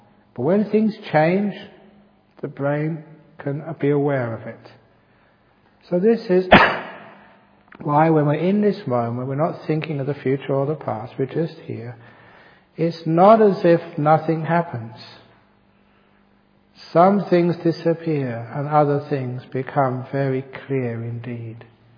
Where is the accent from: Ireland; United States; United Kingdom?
United Kingdom; England; especially on a Sunday morning, being English.